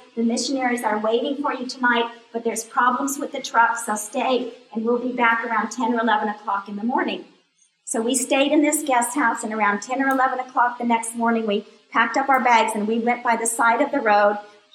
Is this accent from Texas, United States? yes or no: no; Arizona, United States; you need to understand that I grew up in Arizona and my parents had orange trees.